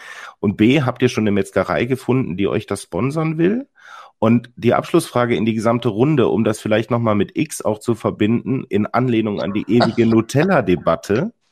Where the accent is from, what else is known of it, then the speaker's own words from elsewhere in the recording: Cologne, North Rhine-Westphalia, Germany; Für mich als Kölner ist das ganz schwer